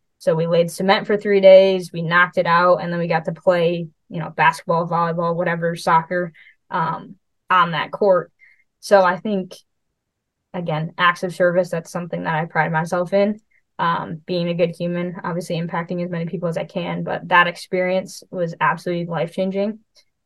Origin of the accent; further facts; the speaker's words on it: Wheaton, Illinois, United States; I'm from Wheaton, so right outside